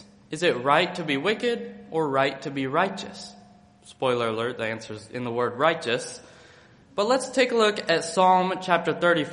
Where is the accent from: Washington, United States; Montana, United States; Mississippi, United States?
Montana, United States; So I grew up in Montana, and living in a small town in Montana, me and my two brothers had the chore of walking our dog.